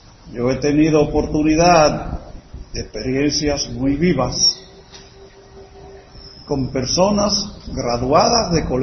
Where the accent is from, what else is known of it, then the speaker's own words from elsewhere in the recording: Puerto Rico; aquí me criaron en Puerto Rico, y puedo distinguir esa diferencia en el idioma de cada región